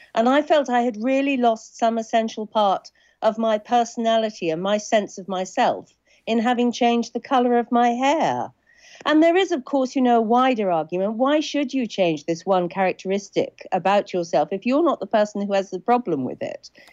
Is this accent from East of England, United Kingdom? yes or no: yes; East of England, United Kingdom; I grew up in Suffolk like … I went to a small village school like